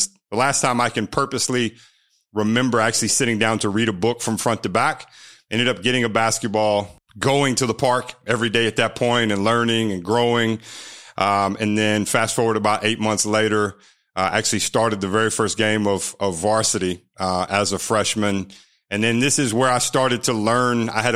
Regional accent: Bowling Green, Kentucky, United States; I grew up in Bowling Green, Kentucky, home of the Corvette, small town, small city on I-65

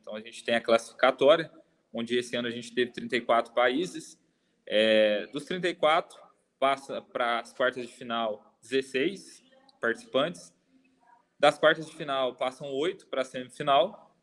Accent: Três Pontas, Minas Gerais, Brazil; Eu sou aqui do sul de Minas, sou de Três Pontas, né? Minas Gerais. E Três Pontas, para quem conhece, é uma cidade que respira café, é uma cidade cercada por café, economia, gira em torno do café. E eu nasci e fui criado numa fazenda produtora

